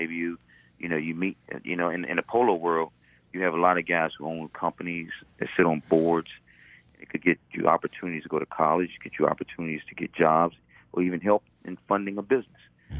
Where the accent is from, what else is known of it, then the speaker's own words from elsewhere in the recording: Washington, District of Columbia, United States; I grew up in Northwest Washington, D.C.